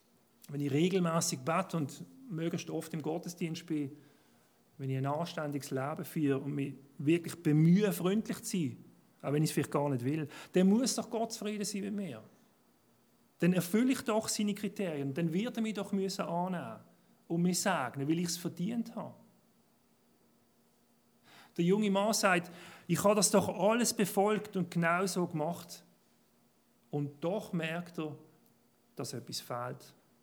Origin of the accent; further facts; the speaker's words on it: Basel, Basel-Stadt, Switzerland; Zum Beispiel als Basler von mir auf dem Fußball.